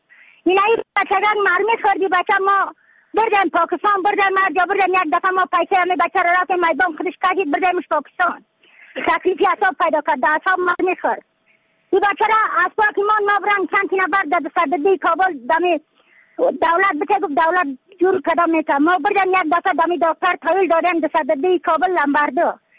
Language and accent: Persian; Badakhshan, Afghanistan; از بدخشان هستم، مرکز بدخشان، ولسوالی یکلی پایان، ایره وینگ،